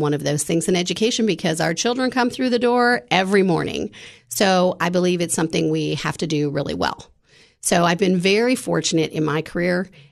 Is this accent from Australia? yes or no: no; Canada; moved away as an adult; now in Tennessee, United States; So I'm originally from Canada, and I came to Tennessee to go to college.